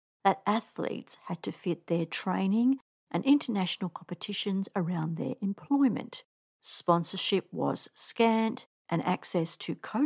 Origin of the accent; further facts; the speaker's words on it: Australia; Being an Australian myself, reading his story allowed me to relate to him and his persona, which was that of a typical Aussie larrikin.